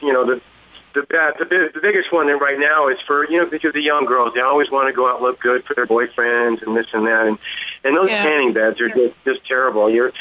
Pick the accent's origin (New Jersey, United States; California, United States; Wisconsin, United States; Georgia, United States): California, United States; Newport Beach; Growing up in Newport Beach, California area, you know, I went out to the beach all the time.